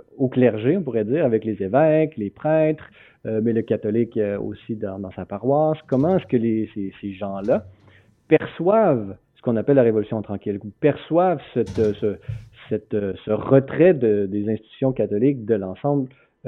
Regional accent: Quebec City, Quebec, Canada; je viens d'un milieu, je viens de Québec, je viens d'une famille qui s'inscrit dans la trame narrative de la Révolution tranquille, avec toutes ses prétentions.

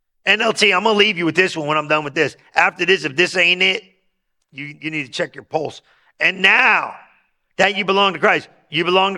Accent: Lodi, California, United States; Somebody's like, where are you from? I'm from Lodi.

